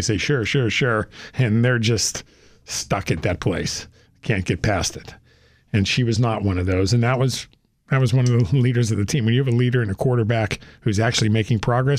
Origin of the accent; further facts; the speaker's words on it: Pittsburgh, Pennsylvania, United States; now in Washington, United States; We're from Pittsburgh. You know, where is this? What's that? And we knew where it was because I grew up there.